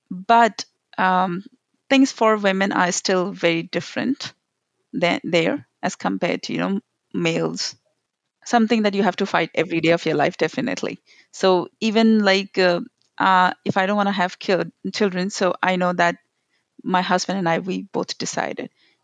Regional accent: India; I'm from India.

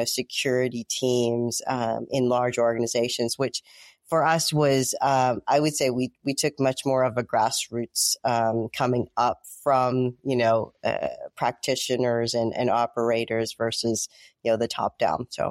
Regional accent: United States; It was also one of our first marquee customers in the United States, given I'm American

